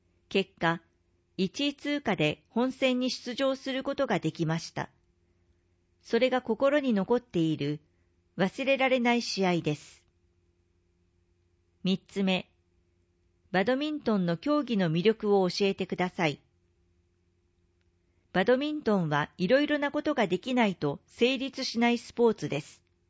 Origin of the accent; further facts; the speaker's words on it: Shiga, Japan; 自分自身も地元の滋賀県で国スポが開催されるということで